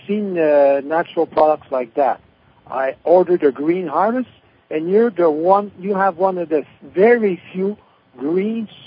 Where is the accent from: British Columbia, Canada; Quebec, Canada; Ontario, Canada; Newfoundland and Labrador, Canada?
Quebec, Canada; Montreal; I'm from Montreal, Canada.